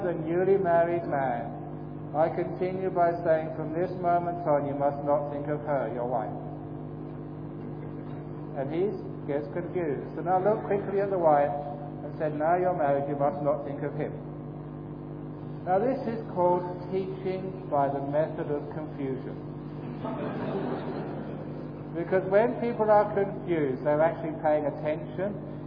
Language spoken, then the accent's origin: English; Germany; English is a second language; Now, I am from West Germany. I worked there for so many years.